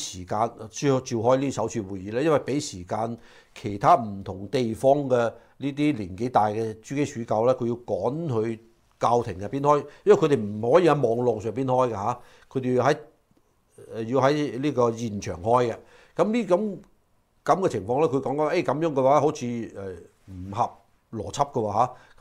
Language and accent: Cantonese; China; 因為同我哋中國人有關嚇，或者同我哋華人有關